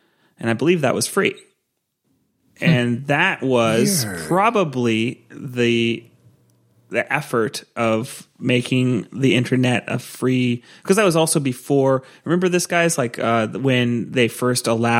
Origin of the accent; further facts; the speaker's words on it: Santa Cruz, California, United States; I grew up in Santa Cruz.